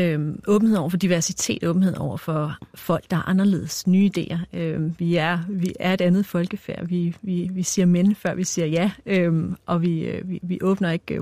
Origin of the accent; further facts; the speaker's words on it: Jutland, Denmark; Jeg kommer selv fra Jylland, så jeg ved, hvordan det er.